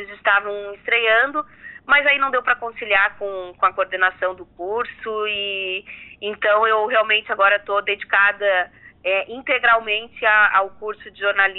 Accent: Criciúma, Santa Catarina, Brazil; Eu sou natural de Criciúma, nasci, cresci, me formei na região, né, no caso em Tubarão, na Unisul, mas dediquei a minha vida aqui. Só uma breve passagem por Joinville na época da faculdade

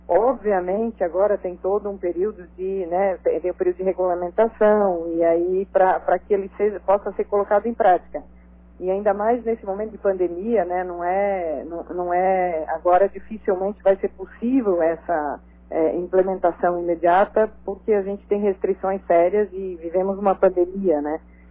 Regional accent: Santa Catarina, Brazil; now in Florianópolis, Brazil; como eu sou do Oeste, muitas pessoas do Oeste vêm fazer tratamentos de saúde aqui em Florianópolis

